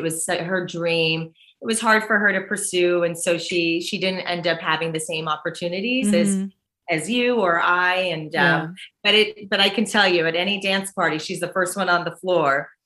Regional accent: Brooklyn, New York, United States; especially growing up in Brooklyn, I was always we were going to the theater constantly

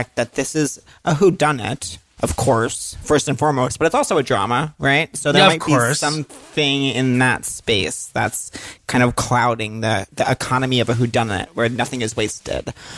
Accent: Long Island, New York, United States; I used to love her growing up in Long Island.

